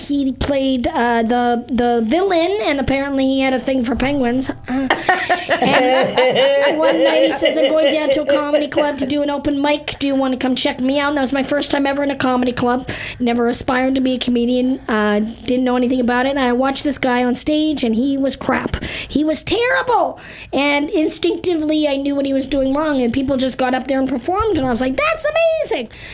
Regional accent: Canada; I grew up in Canada.

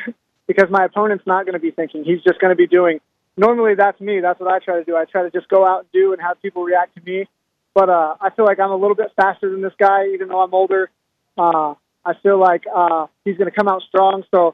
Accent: Kansas City, Missouri, United States; now in Las Vegas, United States; I had to leave my hometown, Kansas City, and my daughter's 8 now.

